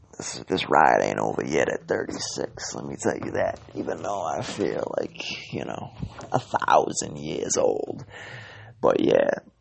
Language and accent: English; Lynn, Massachusetts, United States; straight out of Lynn.